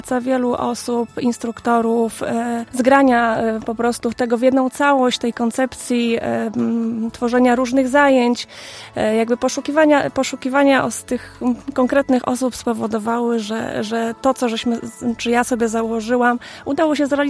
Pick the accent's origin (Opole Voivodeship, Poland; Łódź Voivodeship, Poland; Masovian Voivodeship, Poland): Opole Voivodeship, Poland; Niemodlin; jestem mieszkańką Niemodlina, urodziłam się w Niemodlinie i tam w tym ośrodku kultury zaczynałam stawiałam swoje pierwsze kroki muzyczne.